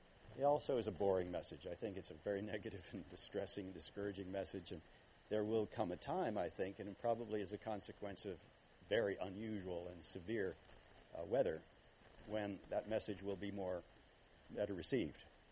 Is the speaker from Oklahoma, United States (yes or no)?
no; Illinois, United States; I grew up in Illinois. The state tree is banned now in Chicago's parks.